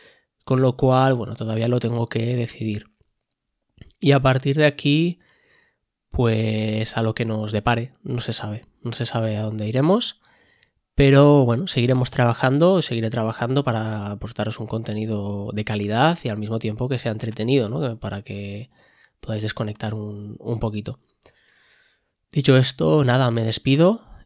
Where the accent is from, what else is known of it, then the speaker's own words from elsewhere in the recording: Barcelona, Catalonia, Spain; Además, yo soy de Barcelona